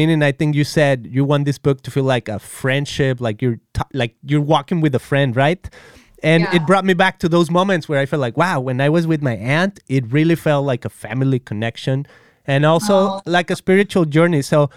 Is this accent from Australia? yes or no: no; Guadalajara, Jalisco, Mexico; So I'm from Guadalajara, yeah. Mexico, and it's kind of like central Mexico and to the west.